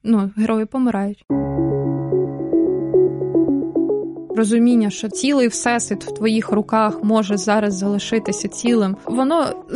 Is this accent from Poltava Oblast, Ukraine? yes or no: yes; Poltava Oblast, Ukraine; Я виросла взагалі в селі в Полтавській області. Але в дитинстві чогось так цуралася того, що я з села, і постійно намагалася донести, що я живу, насправді, на окраїні міста, а не в селі.